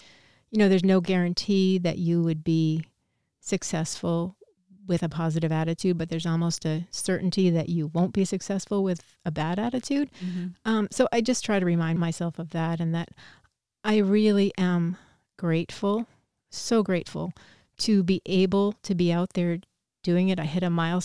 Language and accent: English; Keene, New Hampshire, United States; I grew up in Keene